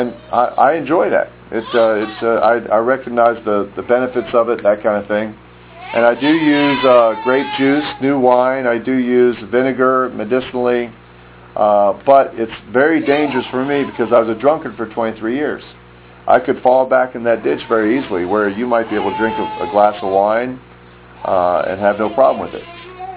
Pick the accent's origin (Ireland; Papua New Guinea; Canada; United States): Ireland; I'm Irish, and the Irish are very weak to getting drunk.